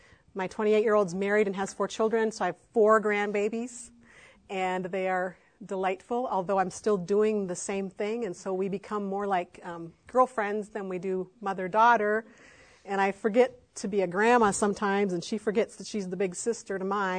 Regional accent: Minnesota, United States; I'm from Minnesota. I go to Bethlehem Baptist Church.

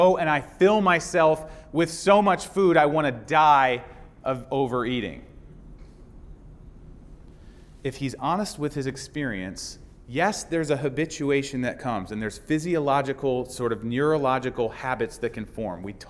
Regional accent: Cleveland, Ohio, United States; So guys, I don't promise, but I'm from Cleveland.

